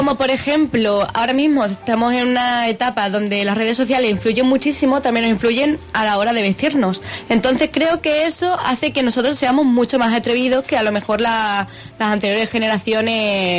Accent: Extremadura, Spain; a ver cómo somos los extremeños

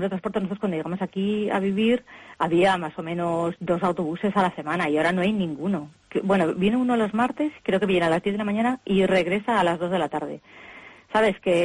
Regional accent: Madrid, Community of Madrid, Spain; Yo soy, por ejemplo, soy de Madrid, ¿no? Entonces el haber cambiado tan drásticamente de entorno, pues eso yo creo que es un poco lo que me ha costado

